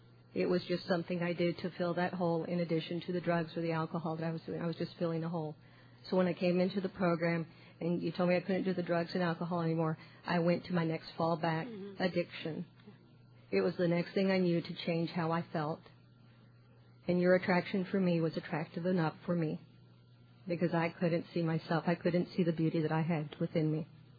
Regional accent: Austin, Texas, United States; I'm an alcoholic. I'm from Austin, Texas.

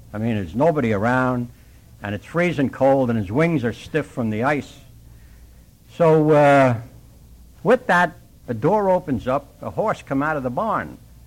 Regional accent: New York, United States; now in California, United States; I'm out in California now 5 years, and I'm a New Yorker, an AA New Yorker.

